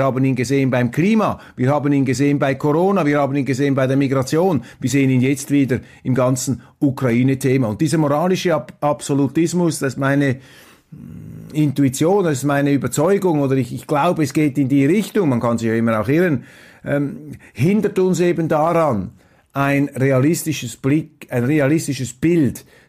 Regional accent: Switzerland; Ich bin als Schweizer einer neutraleren Weltsicht verpflichtet

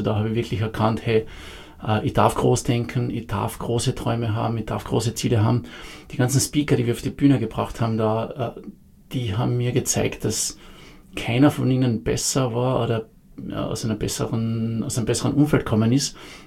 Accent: Carinthia, Austria; now in Vienna, Austria; ich bin in Kärnten aufgewachsen, da studiert … also ich habe meinen Namen geändert, als ich geheiratet habe.

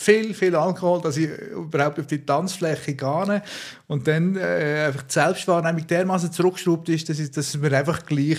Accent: Switzerland; Aber ich bin in der Schweiz aufgewachsen.

